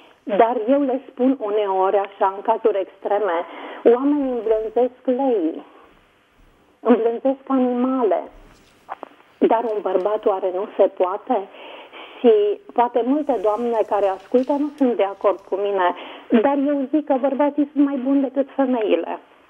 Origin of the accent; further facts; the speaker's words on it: Transylvania, Romania; Folosesc un cuvânt moldovenesc, dar sunt din Ardeal.